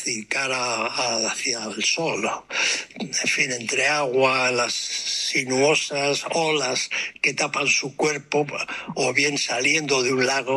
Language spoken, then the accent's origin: Spanish; Bilbao, Basque Country, Spain; Bueno, de donde yo vengo, en concreto en Bilbao, lo pusieron en un cine no céntrico.